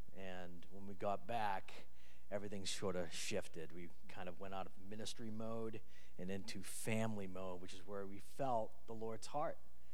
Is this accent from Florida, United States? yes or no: no; Wakefield, Massachusetts, United States; He's actually from the town I grew up in Boston. He lives from Lynn. I'm from Wakefield, so it's really interesting.